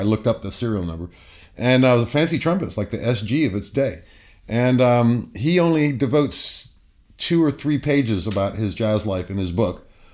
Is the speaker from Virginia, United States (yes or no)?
yes; Alexandria, Virginia, United States; born there; my daddy was away on business, and I was born in Virginia, Alexandria, Virginia, which is a suburb of the CIA.